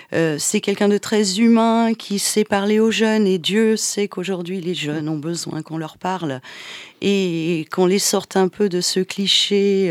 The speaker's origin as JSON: {"language": "French", "country": "Côte d’Ivoire", "said": "quand on est ivoirien, apprendre nos ancêtres les Gaulois, c'est un peu passer à côté de la réalité des choses"}